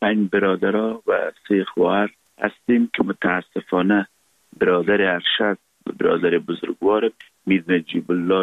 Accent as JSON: {"language": "Persian", "region": "Kabul", "country": "Afghanistan", "tie": "born there", "said": "و پدر فقیدم در کابل زندگی کردن و من متولد کابل هستم. در فامیل روشنفکر و منور و کارمند دولتی به دنیا آمدیم."}